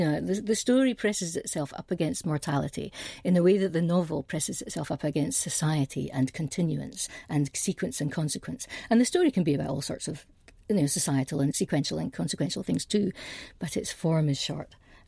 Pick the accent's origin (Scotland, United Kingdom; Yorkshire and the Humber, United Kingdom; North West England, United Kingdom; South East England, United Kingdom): Scotland, United Kingdom; I'm from the Highlands